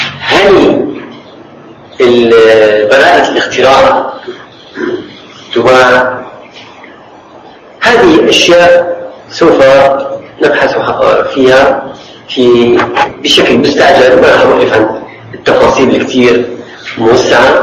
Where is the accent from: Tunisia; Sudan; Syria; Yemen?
Syria; Damascus, Damascus Governorate; عندنا في سوريا في دمشق